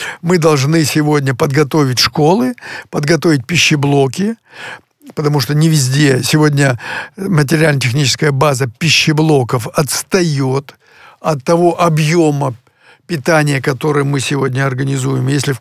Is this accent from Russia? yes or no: no; Donbas, Ukraine; Я сам из Донбасса, и знаю, что такое горнодобывающая промышленность.